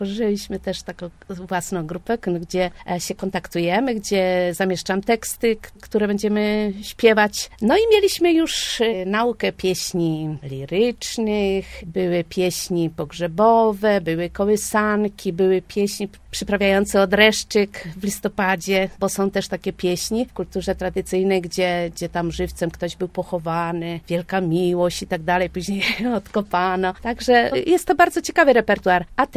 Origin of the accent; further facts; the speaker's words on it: Lublin Voivodeship, Poland; ja pochodzę z Lubelszczyzny i także zainteresowałam się kulturą lasowiacką, bo tu mieszkam, ale też wróciłam do tej kultury rodzimej na Lubelszczyźnie i tam właśnie w rodzinnej miejscowości, w okolicach również działam